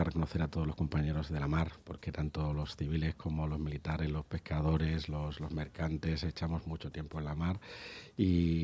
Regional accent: Barcelona, Catalonia, Spain; Yo soy de Barcelona. Yo soy de Barcelona, vivía en el Paralelo.

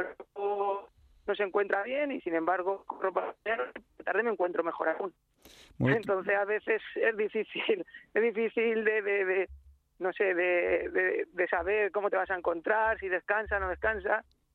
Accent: Ciudad Real, Castilla-La Mancha, Spain

